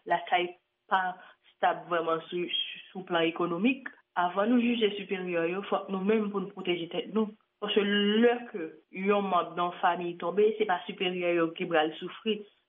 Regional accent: Haiti; Moi-même, en tant que haïtienne

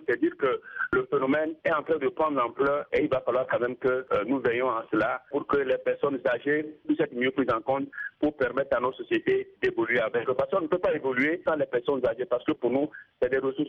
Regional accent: Togo; Chez nous, au Togo, il n'y a pas de structure valable

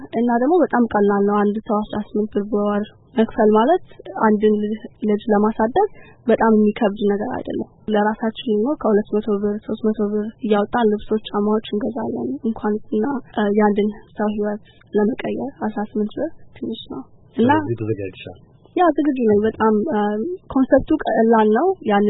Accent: Debre Work, Amhara, Ethiopia; now in United States; ኢትዮጵያ ሂጅ ነበረ ከሁለት አመት በፊት ወደ ትውልድ ሀገሬ ጎጃም ደብረወርቅ ሂጅ።

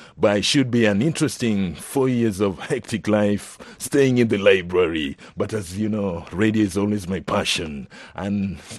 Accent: Kenya; I come from Kenya

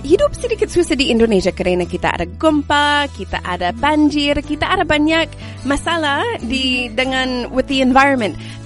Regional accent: Canada; Indonesian is a second language; Saya orang Canada, dan di Canada kita ada banyak salju.

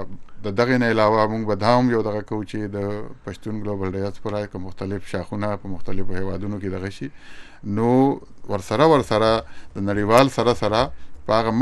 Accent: Afghanistan; now in Pakistan; وطن مې ټټو مې افغانستان دی ک جغرافي ته ور ده په پاکستان کې اوسېږم د پاکستان زما ملک دی

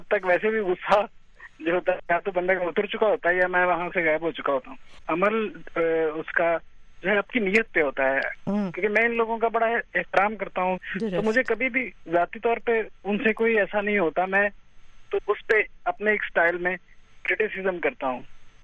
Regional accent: Gujranwala, Punjab, Pakistan; born there; میں بچپن میں گجرانوالہ میں پیدا ہوا

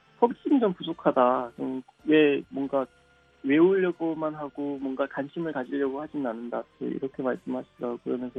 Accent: Chongjin, North Hamgyong, North Korea; now in South Korea; 그래서 사실 저는 제 고향에 살 때 함경도라는 그 구역을 벗어나 본 적이 없거든요. 탈북할 때를 제외하고요. 그리고 또 함경도 내에서도 그 청진이라는 작은 그쪽을 사실상 거의 벗어나 본 적이 없었어요.

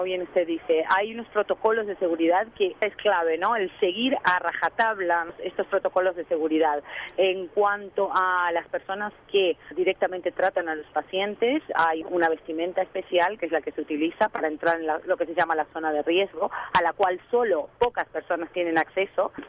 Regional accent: Uruguay; siendo uruguaya y latina

